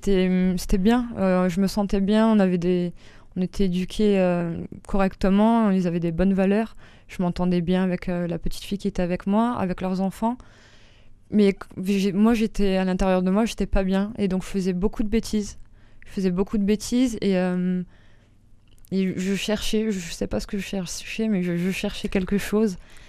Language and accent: French; Brittany, France; born there; D'accord, bah alors moi je suis née en Bretagne